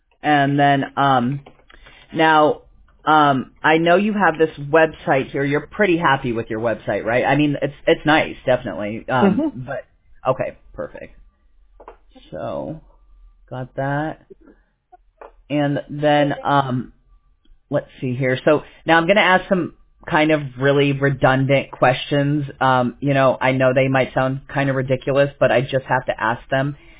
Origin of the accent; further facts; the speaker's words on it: California, United States; I always heard people talking about it because I'm from California